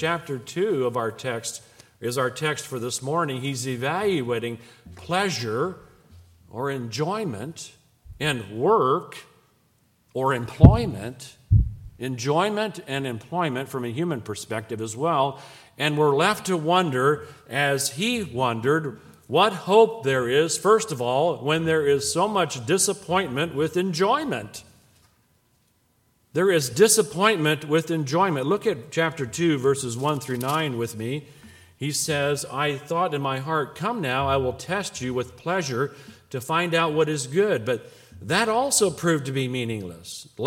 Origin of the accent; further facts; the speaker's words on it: Illinois, United States; the things that we did as kids in the small town I grew up in Illinois